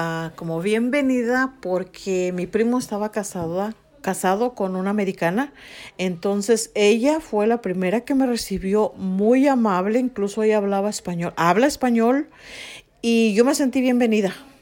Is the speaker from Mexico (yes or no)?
yes; Mexico; now in United States; Bueno, yo vengo de México